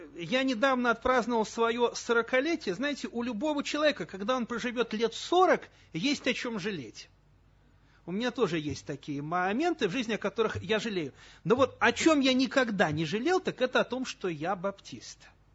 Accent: Moscow, Russia; у меня церковь в Подмосковье, служу я по всей России матушке, а сам я москвич вообще-то.

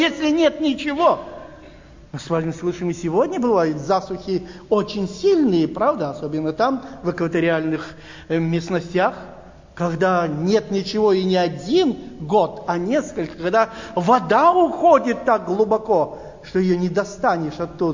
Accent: Moscow, Russia; мы, москвичи, испытали это

